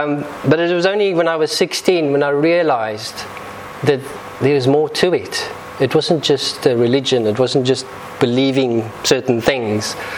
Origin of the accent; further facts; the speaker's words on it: Cape Town, Western Cape, South Africa; also born or lived in Pretoria; I'm from South Africa. I was born in 1970 in Pretoria. That's the far north of the country. And moved down south to the southern tip of Africa, Cape Town, which you can see over there, which is my hometown.